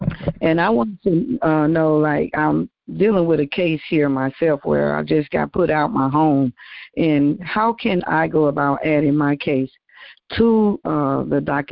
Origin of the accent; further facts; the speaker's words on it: Detroit, Michigan, United States; I'm from Detroit, Michigan. State of Michigan.